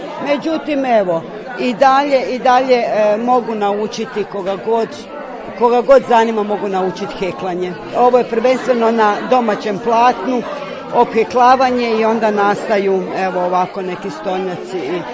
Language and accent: Croatian; Đurđevac, Koprivnica-Križevci County, Croatia; Ja sam iz Đurđevca, građanska obitelj